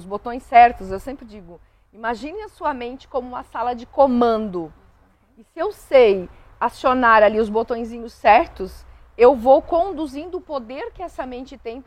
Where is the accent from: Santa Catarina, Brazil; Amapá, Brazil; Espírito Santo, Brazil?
Santa Catarina, Brazil; Timbó; eu sempre fazia essas imersões lá na minha cidade, né? Lá na minha região, que é Timbó.